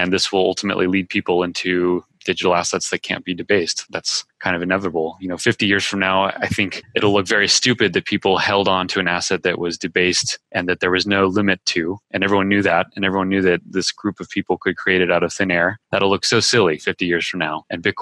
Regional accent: Colorado, United States; You know, I'm from Colorado. Okay. Yeah, so I'm from Colorado in the mountains, and I love it.

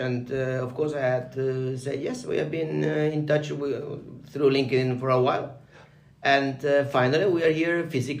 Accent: Spain; now in Norway; I'm originally from Spain, and my background is I am an engineer, mechanical

